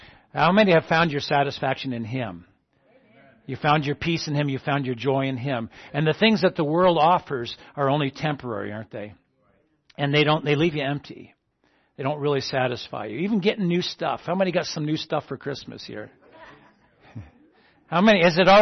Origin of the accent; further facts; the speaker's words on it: New England, United States; So I'm from New England